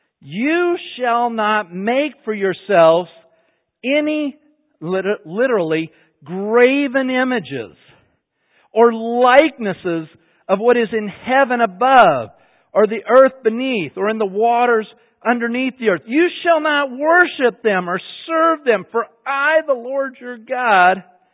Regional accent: Salt Lake City, Utah, United States; I grew up in Salt Lake, you know, with my folks, but my mother's family was from Seattle and my father's family was from Virginia.

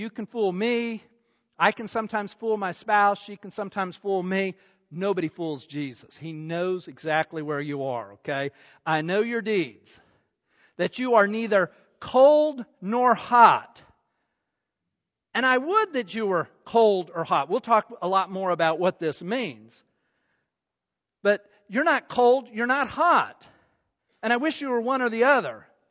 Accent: Salt Lake City, Utah, United States; if you ever get a chance to go to where I grew up in Salt Lake City there's the Salt Lake City Valley.

